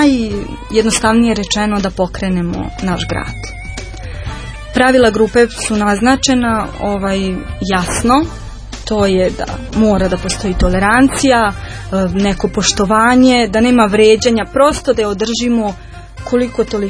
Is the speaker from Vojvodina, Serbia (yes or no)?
yes; Novi Sad, Vojvodina, Serbia; moved away; Novi Sad. Ja onda kreću moji dolasci u moj rodni grad, gde svaki put dobijem osjećaj i neke tuge kada ulazim u njega.